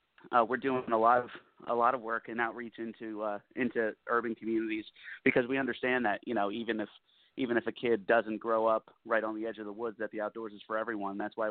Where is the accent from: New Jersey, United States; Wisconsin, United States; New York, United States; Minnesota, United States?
New Jersey, United States; Trenton; I'm calling you from Trenton, New Jersey right now. Oh, okay. Lifelong Trentonian. Okay. Been here my whole life. So is my whole family.